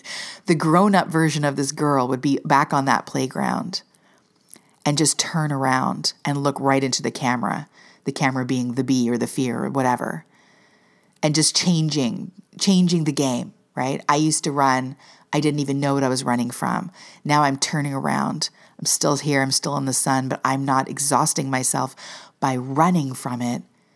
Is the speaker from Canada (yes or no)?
yes; Canada; like, am I like this? Like, not just as a Canadian, keep calm and be passionate.